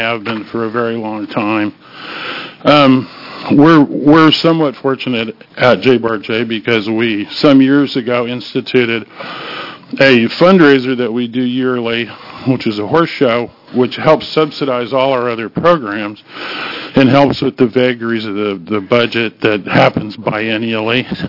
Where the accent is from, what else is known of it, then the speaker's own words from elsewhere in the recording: Bend, Oregon, United States; That's correct. I'm from Bend, Oregon.